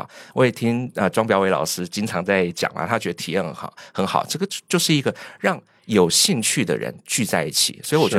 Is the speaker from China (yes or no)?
no; Taiwan; 我真的很想讲，就因为我也是我是来自台湾嘛